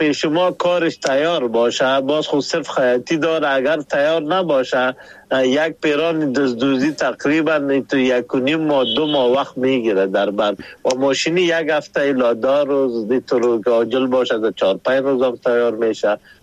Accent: Afghanistan; ما شما افغان هستیم

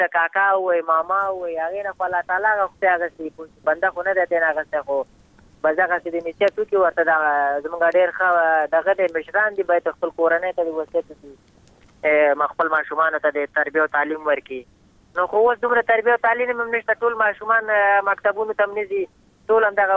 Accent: Afghanistan; بس خو موږ هم د افغانستان بچیان یو د افغانستان معلولین یو

